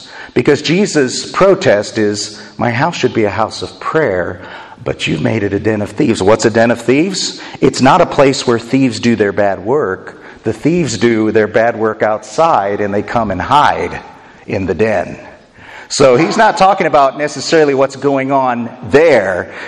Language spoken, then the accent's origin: English; Avon, Indiana, United States; I'm not from Indianapolis, I'm from Avon. It's just a small podunk town outside of Indianapolis.